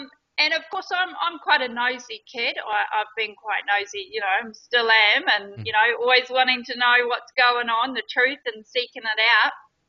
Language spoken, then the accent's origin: English; Blenheim, Marlborough, New Zealand; I'm originally from New Zealand, Blenheim, South Island.